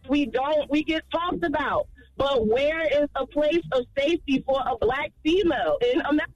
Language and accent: English; New Jersey, United States; I'm from Jersey.